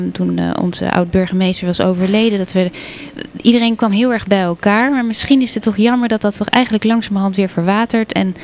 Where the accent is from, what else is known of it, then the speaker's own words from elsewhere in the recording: Amsterdam, North Holland, Netherlands; nou, als Amsterdammer, eigenlijk is Haarlem gewoon een buitenwijk van Amsterdam hoor.